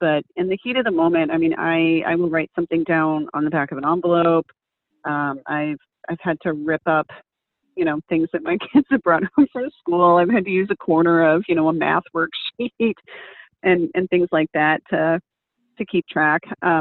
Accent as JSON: {"language": "English", "region": "Texas", "country": "United States", "tie": "born or raised there", "said": "I mean, I grew up in Texas. I love everything about just kind of, you know, rustic kind of ranch farm."}